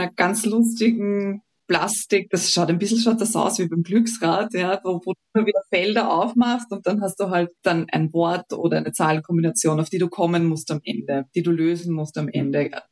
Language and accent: German; Austria; Also praktischerweise gibt es bei uns in Österreich